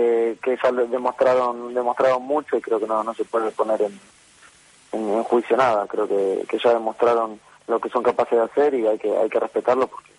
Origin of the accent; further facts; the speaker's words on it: Argentina; yo también soy argentino